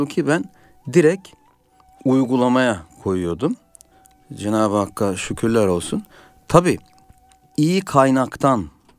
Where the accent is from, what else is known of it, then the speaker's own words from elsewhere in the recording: Konya, Turkey; Konya'da büyüdüm ben.